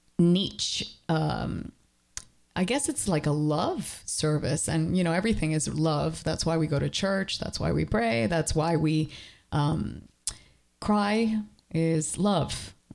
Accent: Elizabeth, New Jersey, United States; born there; I was born in Elizabeth, New Jersey

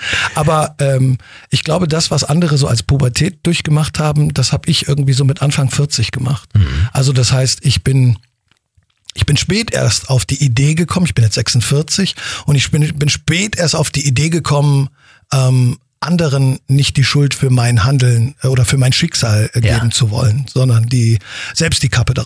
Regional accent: South Korea; Ja, man darf als Koreaner nachts keinen Ventilator laufen lassen, weil man dann irgendwie das Gefühl hat, man stirbt.

